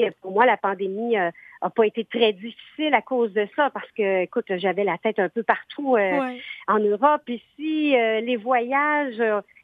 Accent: Trois-Rivières, Quebec, Canada; de la Mauricie, de Trois-Rivières, qui est ma ville natale.

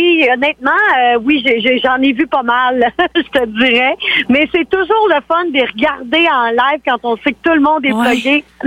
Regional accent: Quebec, Canada; On est des Québécois. On est habitué de gérer des ours, des ratons laveurs, des moufettes.

